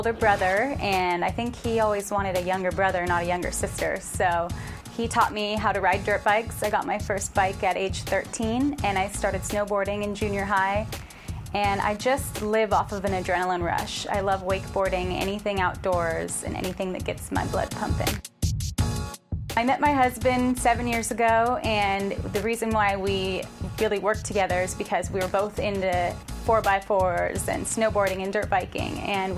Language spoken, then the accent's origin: English; Santa Cruz, California, United States; I'm from Santa Cruz, California